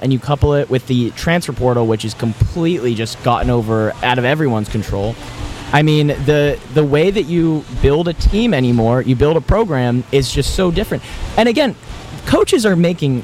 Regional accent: Pittsburgh, Pennsylvania, United States; So the best way to describe it is, I'm from Pittsburgh, so I grew up a Pitt fan.

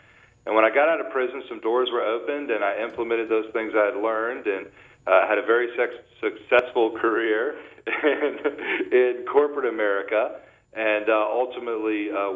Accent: Tampa, Florida, United States; So, you know, I grew up here in Tampa, Florida, and I'm going to give you, obviously, the Reader's Digest version.

